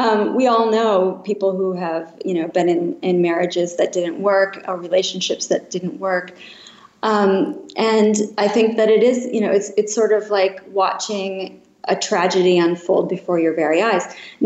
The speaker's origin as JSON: {"language": "English", "region": "Wisconsin", "country": "United States", "tie": "born or raised there", "said": "I grew up in Wisconsin. You know, I was the daughter of people who were divorced."}